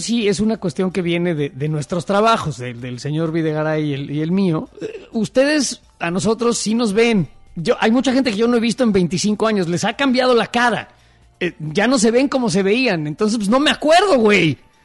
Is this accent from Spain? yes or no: no; San Ángel, Mexico City, Mexico; yo soy del barrio Bravo de San Ángel. O sea, de uno de los lugares más fresas del país.